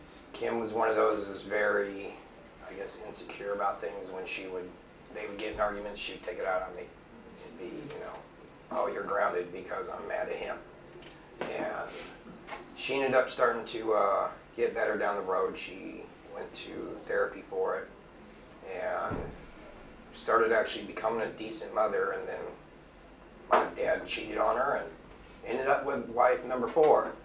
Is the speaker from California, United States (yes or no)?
yes; California, United States; born there; I was born in California in 1979.